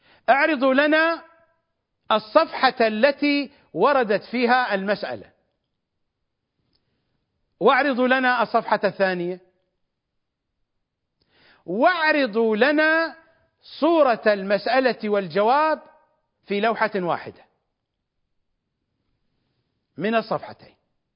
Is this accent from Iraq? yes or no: yes; Iraq; اليمني نوع من أنواع الأحذية الرخيصة عندنا في العراق في الأزمنة القديمة